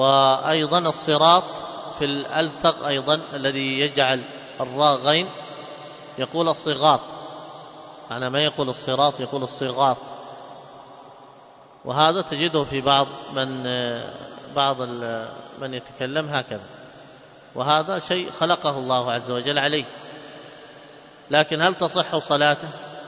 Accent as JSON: {"language": "Arabic", "region": "Hadhramaut", "country": "Yemen", "accent": "Hadhrami", "said": "مثلا عندنا في لهجتنا هذه حضرمية وشحرية"}